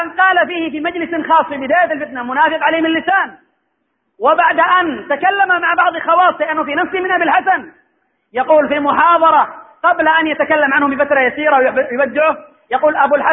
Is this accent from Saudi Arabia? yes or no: no; Yemen; في بلادنا اليمن الميمون